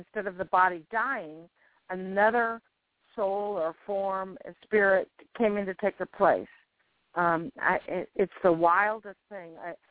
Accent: Springfield, Missouri, United States; But I believe it or not, I'm from Springfield, Missouri.

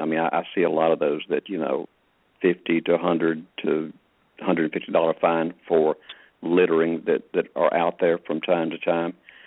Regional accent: Atlanta, Georgia, United States; When I was a kid growing up in Atlanta, I could see the Big Dipper. I could see the Milky Way.

